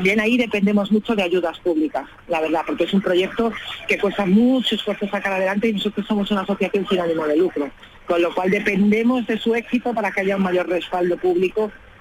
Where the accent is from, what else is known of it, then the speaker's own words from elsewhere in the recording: Seville, Andalusia, Spain; born there; yo soy nacida en Sevilla, tengo familia allí, frecuento mucho, voy mucho a la ciudad.